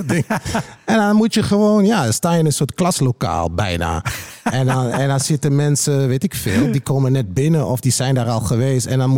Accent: Overijssel, Netherlands; Ik kom natuurlijk uit Twente.

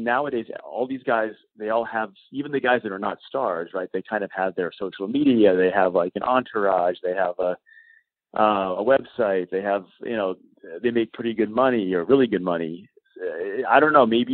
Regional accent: Rhode Island, United States; I grew up in Rhode Island as a Phillies fan.

